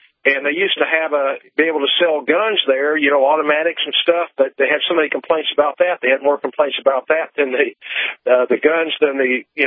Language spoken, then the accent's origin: English; Indiana, United States; I'm from Indiana originally, but I've been down south now, I guess, long enough.